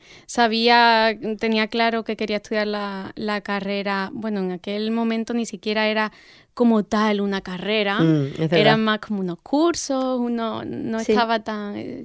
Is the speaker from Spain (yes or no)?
yes; Cádiz, Andalusia, Spain; now in El Puerto de Santa María, Spain; Yo soy de Cádiz, capital. Pero bueno, yo en el puerto viviendo muchos años, me vine a estudiar aquí bachillerato artístico, así que ya me quedé en el puerto